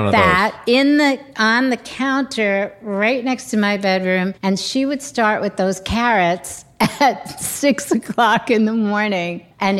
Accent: New York, United States; So it was, you know, New York. It was great growing up in New York at the time.

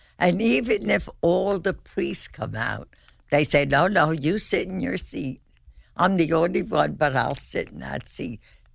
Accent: Cedar Grove, New Jersey, United States; also born or lived in Newark; Well, I was at Cedar Grove, actually. I was born in Newark.

